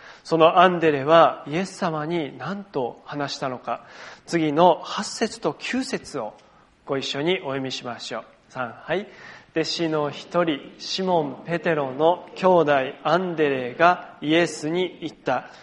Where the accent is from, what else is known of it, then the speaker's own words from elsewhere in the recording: Sendai, Miyagi, Japan; also born or lived in Toyama; 私も地元の仙台であったり8年間いた富山で